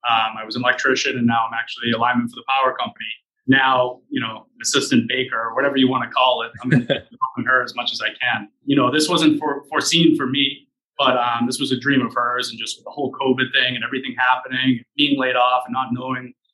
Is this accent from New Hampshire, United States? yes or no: yes; Mason, New Hampshire, United States; moved away as an adult; I was raised in New Hampshire and ended up moving down here in my early 20s just for work and stayed here ever since.